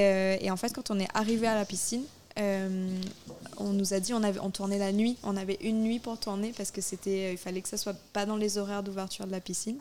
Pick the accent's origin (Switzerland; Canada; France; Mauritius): Mauritius; à l'île Maurice d'où je viens, on a la chance d'avoir plusieurs langues comme langue maternelle. Moi, ma langue maternelle, c'est le français, mais j'ai aussi grandi avec le créole mauricien et avec l'anglais.